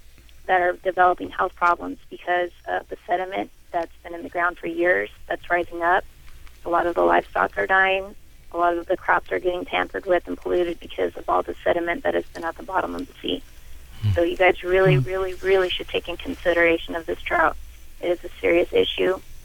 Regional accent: California, United States; now in Oregon, United States; I am from the Imperial Valley, where the Salton Sea is drying up. I moved to Oregon about 2 years ago.

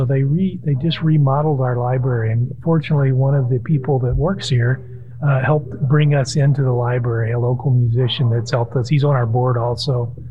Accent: Houston, Texas, United States; You know, I grew up in the Houston area. I listened to KPFT, Pacifica Station, and that's kind of what's got me more interested in community radio.

